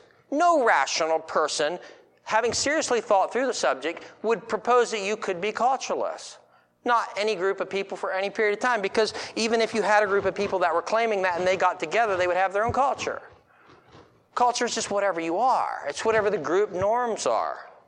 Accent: the South, United States; So I grew up in the American South and have enjoyed elements of the Southern black culture.

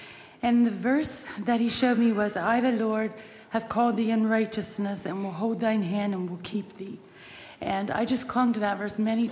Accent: Virginia, United States; I was born in Central Virginia to … We lived in a small little mountaineer town, I guess you'd call it, at the foot of the Blue Ridge Mountains.

